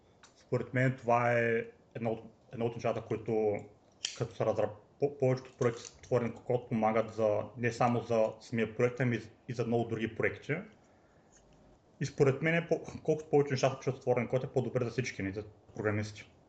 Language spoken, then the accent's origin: Bulgarian; Varna, Varna Province, Bulgaria; now in Los Angeles, United States; Занимавам се с програмиране от много време. От Варна съм.